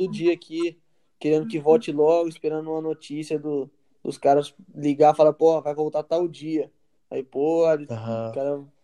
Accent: Limeira, São Paulo, Brazil; eu sou de Limeira, São Paulo.

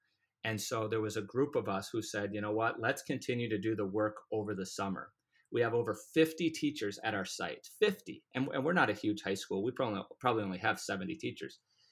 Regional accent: Minnesota, United States; I'm from Minnesota and we live very close to Minneapolis.

